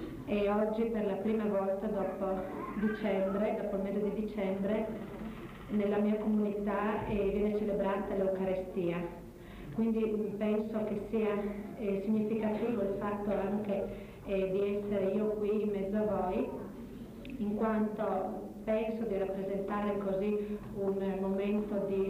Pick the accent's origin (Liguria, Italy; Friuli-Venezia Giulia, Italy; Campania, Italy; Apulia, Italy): Friuli-Venezia Giulia, Italy; Gorizia; vengo da Gorizia e faccio parte della comunità cristiana di base di Gorizia, che molti conosceranno probabilmente come la comunità cristiana di Sant'Anna